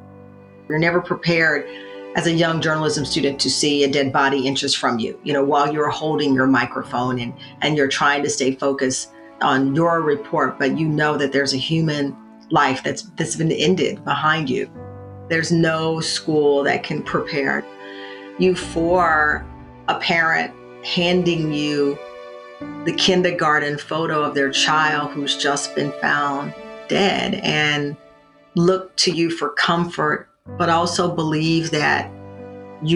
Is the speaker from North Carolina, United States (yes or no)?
no; Luling, Texas, United States; I grew up in Luling, Texas, which is in hill country right outside of Austin.